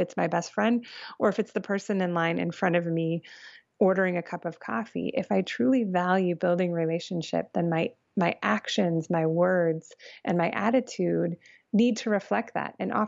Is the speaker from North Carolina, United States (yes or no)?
no; Phoenix, Arizona, United States; And I grew up in Phoenix, Arizona. So huge difference between January in Phoenix and January in Chicago.